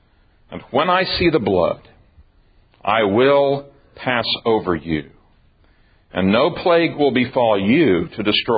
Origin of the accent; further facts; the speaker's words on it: Tulsa, Oklahoma, United States; The reason I'm fascinated with tornadoes is because I grew up in Tulsa, Oklahoma.